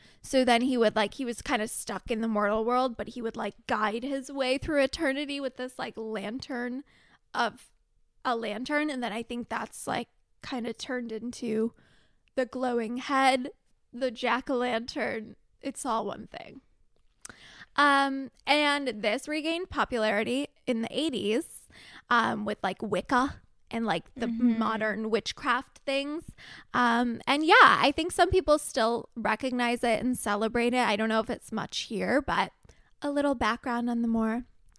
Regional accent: Ireland; That's Irish, right? Yeah. Okay. I'm Irish.

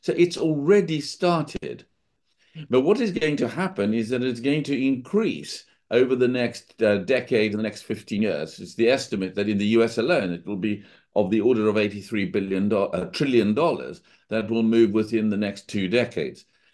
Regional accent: South Africa; moved away as an adult; now in London, United Kingdom; I grew up in South Africa, but I've been an investment banker in London for the last 40 years.

